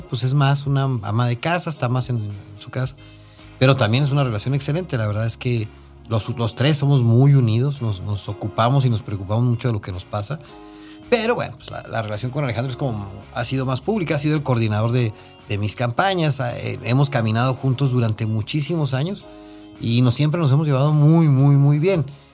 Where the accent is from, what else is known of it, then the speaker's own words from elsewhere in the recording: Ciudad Juárez, Chihuahua, Mexico; es un juarense que creció en el centro de Ciudad Juárez. Entre mucho de mi infancia la viví en la Avenida Juárez, en el Mercado Juárez, y por lo tanto en la Avenida 16 de Septiembre, en la Vicente Guerrero.